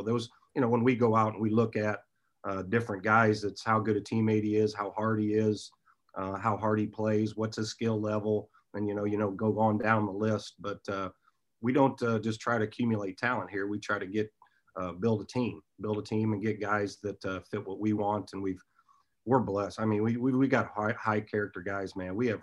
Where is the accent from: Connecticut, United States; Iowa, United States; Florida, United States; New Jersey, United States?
Iowa, United States; growing up in Iowa, we're Midwest as well.